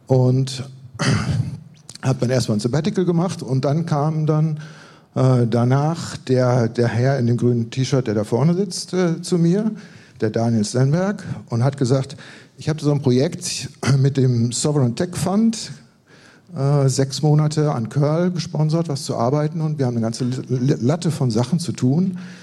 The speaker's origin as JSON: {"language": "German", "town": "Münster", "region": "North Rhine-Westphalia", "country": "Germany", "said": "Ich komme aus Münster, 2 Stunden von hier, wahrscheinlich einer der Älteren hier im Raum."}